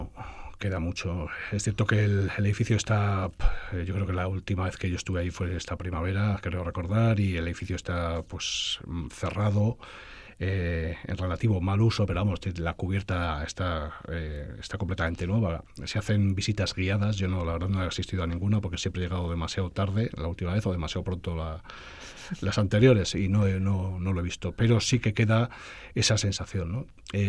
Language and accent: Spanish; Galicia, Spain; El wolframio se extraía muy cerca de mi pueblo, hay una mina abandonada de wolframio, y se extraía en Galicia